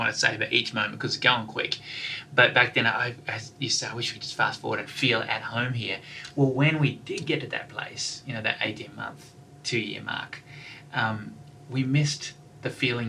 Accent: Tasmania, Australia; I'm Tasmanian born and raised.

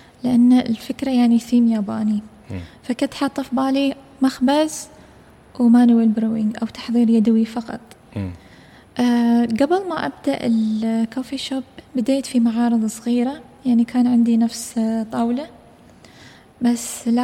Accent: United Arab Emirates; وممكن حتى أنا أول إماراتية أخذ هالشهادة

